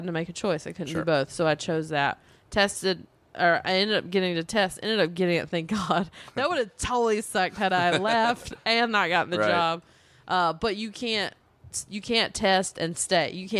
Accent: the South, United States; we have a cool story. We're like from the South.

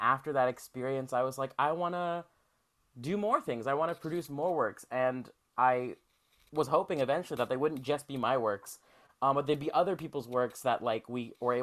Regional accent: North Hills, California, United States; Well, born and raised in the Los Angeles area, North Hills, real close to Northridge.

